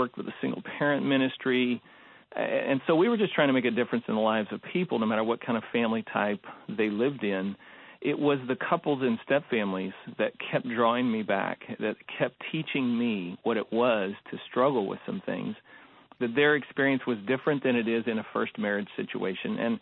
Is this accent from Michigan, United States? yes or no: no; Des Moines, Iowa, United States; I should mention that I'm a Midwesterner, born and raised in Des Moines, Iowa.